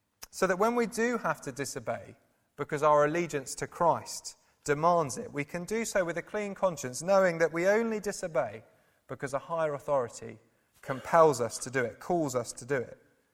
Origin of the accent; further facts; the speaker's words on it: United Kingdom; For the time being, I'm British.